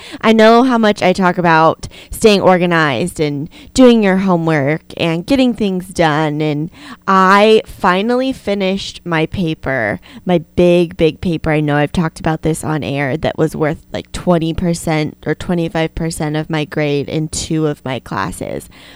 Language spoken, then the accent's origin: English; Arizona, United States; That might be a little bit cold. I might not enjoy it that much, but I'm still really excited to go to the desert of Arizona in the high desert.